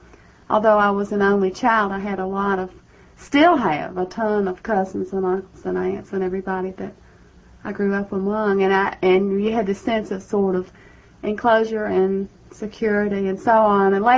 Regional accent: Grundy, Virginia, United States; I'm from Grundy, Virginia, which is in the heart of the coal country.

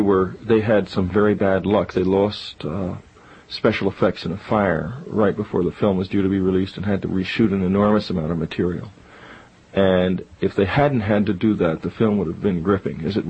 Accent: San Antonio, Texas, United States; We grew up in San Antonio together. We went to grade school together and high school together, and we were roommates in college at the University of Texas.

